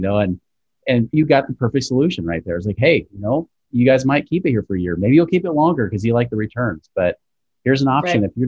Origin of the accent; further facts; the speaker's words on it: Oregon, United States; I remember seeing that a lot, even when I was growing up in Oregon.